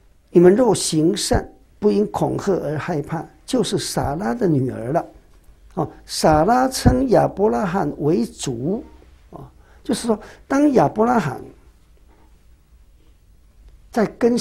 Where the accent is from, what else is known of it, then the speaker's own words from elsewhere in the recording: China; 所以我们中国人呢，称太太叫做内助